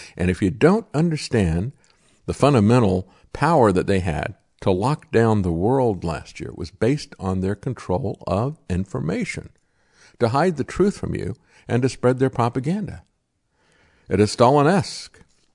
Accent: Florida, United States; you go to the beach, I'm from Florida, you drive up and down the beach

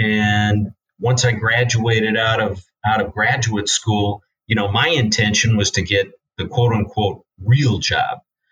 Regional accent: Champaign, Illinois, United States; I grew up in Champaign, Illinois, and I'll never forget.

